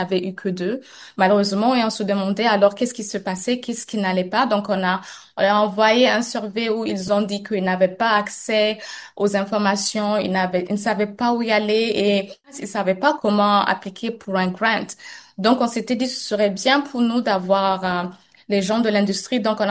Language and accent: French; Niger; Je me rappelle encore quand j'étais petite au Niger